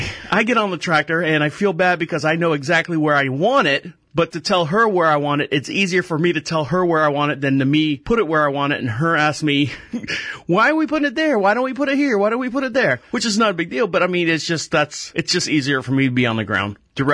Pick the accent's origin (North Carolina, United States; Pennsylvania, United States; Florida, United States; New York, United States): Florida, United States; Orlando; I was born and raised in Orlando, lived just outside of Sanford in a small little town called Enterprise.